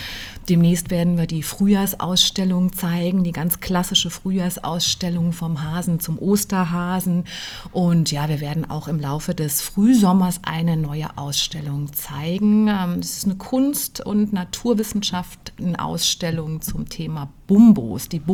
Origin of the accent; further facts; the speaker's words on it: Rhineland-Palatinate, Germany; ich komme aus Rheinland-Pfalz und bin in einer kleinen Stadt in der Nähe des Hunsrücks geboren. Also meine Mama ist ein Hunsrücker Mädchen, mein Papa war ein amerikanischer GI